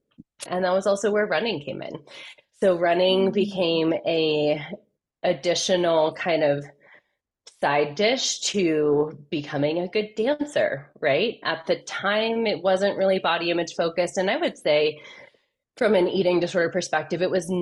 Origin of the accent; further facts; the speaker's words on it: Flagstaff, Arizona, United States; living in Flagstaff, growing up in Flagstaff, and now it's where I currently live, which we'll talk about.